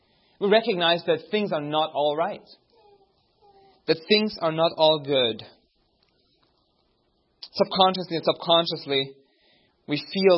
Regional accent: Austria; English is a second language; now in United States; Don't be distracted by my accent. I'm from Austria. I try to hide

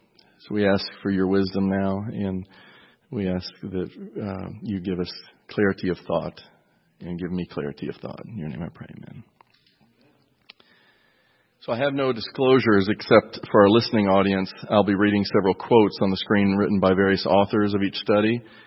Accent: Greeneville, Tennessee, United States; by the way. I'm from Greenville, Tennessee

